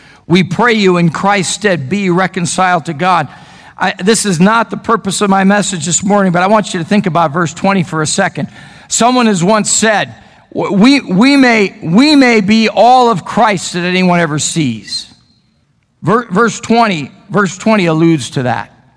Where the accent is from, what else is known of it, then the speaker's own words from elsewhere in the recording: Chicago, Illinois, United States; But I remember growing up in the Chicago area, you could buy a brand new car.